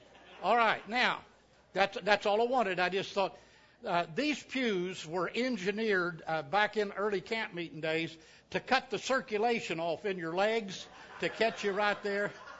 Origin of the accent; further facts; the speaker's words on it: Squabble Creek, Kentucky, United States; I'm from Squabble Creek. That's in Perry County, P-E-R-R-Y, Perry. Perry County, Kentucky.